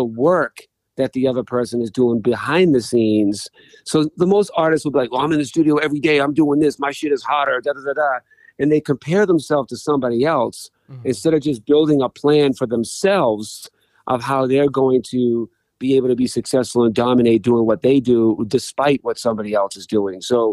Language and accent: English; Boston, Massachusetts, United States; because I'm from Boston, will look at Boston in a more positive light.